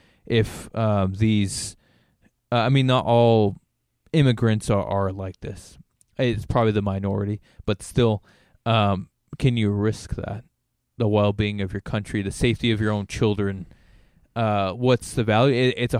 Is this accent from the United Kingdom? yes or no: no; Canada; now in United States; I mean, I'm from Canada, so it wasn't as rigorous as probably other people have to go through